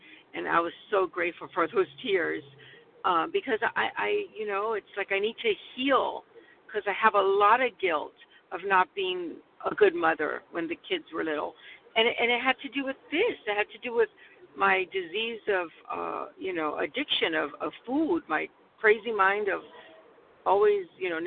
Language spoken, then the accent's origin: English; California, United States; from California.